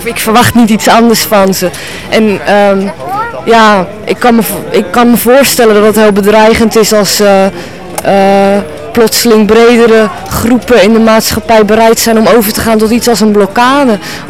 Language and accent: Dutch; Amsterdam, North Holland, Netherlands; Uit Amsterdam.